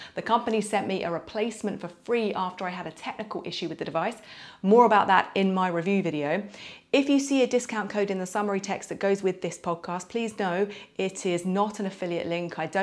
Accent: United Kingdom; now in San Francisco Bay Area, United States; I'm also a British toddler mum living in the San Francisco Bay Area.

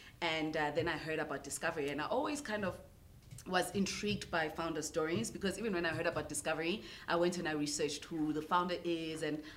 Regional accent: Newcastle, KwaZulu-Natal, South Africa; I'm a girl from Newcastle, Ematadeni. I grew up there and I'm an entrepreneur and I'm a mom to two amazing kids.

